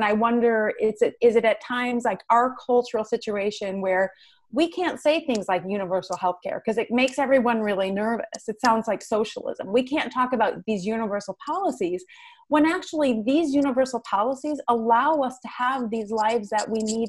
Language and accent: English; Midwest, United States; Cara and I grew up together in the Midwest.